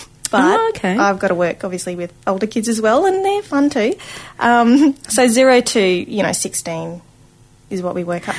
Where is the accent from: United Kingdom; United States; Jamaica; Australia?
Australia; Brisbane, Queensland; So I grew up on Yuggera country, been here my whole life, Brizzy. So I haven't gone very far.